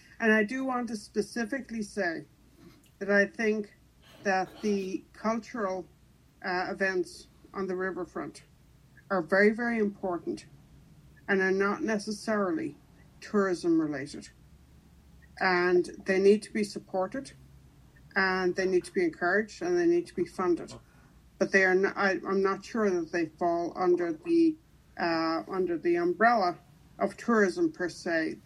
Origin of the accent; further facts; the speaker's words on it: Dublin, Leinster, Ireland; now in Hudson, United States; And I grew up in Dublin City in the 60s and 70s, when 50% of Ireland's revenue came from tourism.